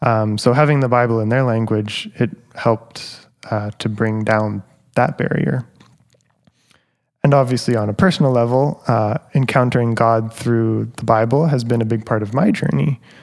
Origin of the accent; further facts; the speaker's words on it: Vancouver, British Columbia, Canada; I grew up in the Vancouver area. We've been attending Willingdon since about 2018. I grew up in the Vancouver area, but I was a missionary kid for much of my childhood. My parents were missionaries in Russia.